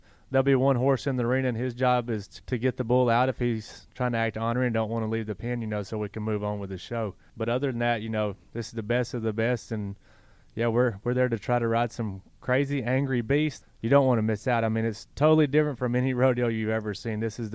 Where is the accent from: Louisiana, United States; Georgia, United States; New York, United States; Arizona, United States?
Georgia, United States; Menlo; also born or lived in Norman, Oklahoma; I moved back to Georgia when I was six. It's where my dad grew up at. It's where I lived. You know, it's where I grew up in Menlo, Georgia, which is close to Somerville.